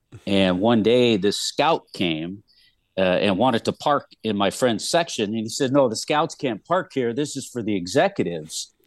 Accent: Los Angeles, California, United States; of course, growing up in Los Angeles, I was a Dodger fan.

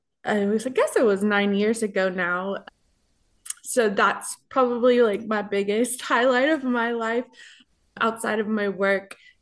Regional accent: Austin, Texas, United States; now in Cincinnati, United States; I'm originally from Austin, Texas, but I now live in Cincinnati, Ohio.

